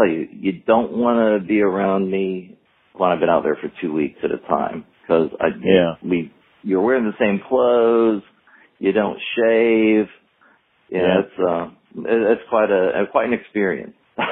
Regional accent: Ohio, United States; when I was a kid growing up, we grew up in Northeast Ohio

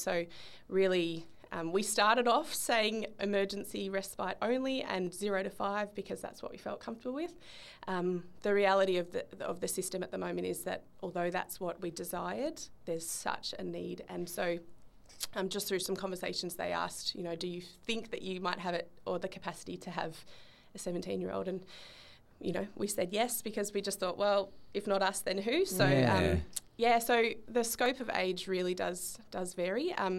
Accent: Bendigo, Victoria, Australia; I grew up in Bendigo, and there was a lady at my local church in Bendigo

